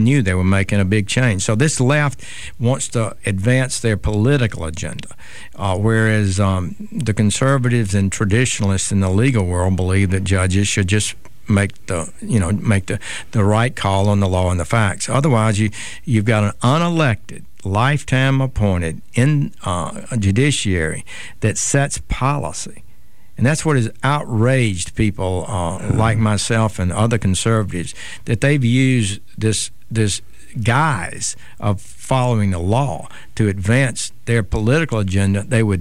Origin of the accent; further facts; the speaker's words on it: Camden, Alabama, United States; we're both from Camden. I'm from Camden, Alabama, and he's from Camden, Arkansas.